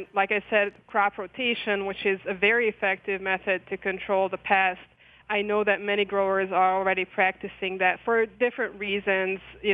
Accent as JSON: {"language": "English", "country": "Hungary", "moved": "as an adult", "said": "I'm from Hungary, and so I studied horticulture in Hungary"}